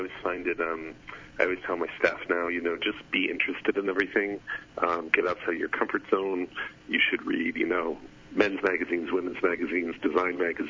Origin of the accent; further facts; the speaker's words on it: Connecticut, United States; I think overall just growing up, I grew up in Connecticut, and it was kind of an interesting time when my parents had my father's family come live with us